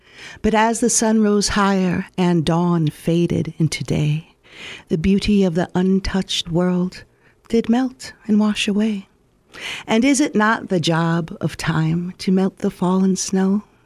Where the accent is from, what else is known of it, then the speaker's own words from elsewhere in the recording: Wisconsin, United States; Well, see, we're from Wisconsin, so I think there's an accordion in every closet up there.